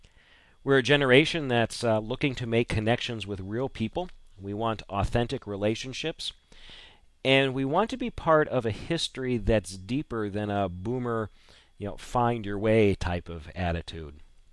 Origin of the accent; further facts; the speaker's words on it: Florida, United States; moved away; Growing up in Florida, all we ever had was green and brown. But having lived up north here since 82